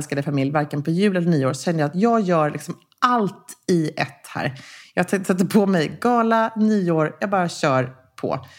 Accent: Gävle, Gävleborg County, Sweden; när jag växte upp på Strömsborgsvägen 9B i Gävle. Där större delen av min släkt bodde när jag var liten.

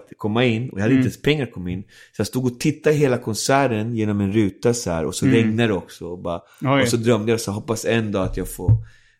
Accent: Venezuela; Jag är karibenier, jag bor där, jag har mitt hus där och jag kommer från Karibien.

